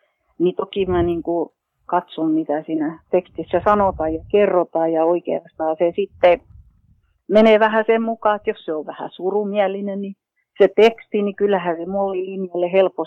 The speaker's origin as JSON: {"language": "Finnish", "town": "Imatra", "region": "South Karelia", "country": "Finland", "also_born_or_lived": "Central Finland", "lives_now": "Pori, Finland", "said": "mä oon tosiaan tuolta Imatralta lähtenyt ihan Venäjän rajalta sieltä. Ja mä oon sieltä Keski-Suomen kautta niin jotenkin kuule vaan kulkeutunut tänne saarelle."}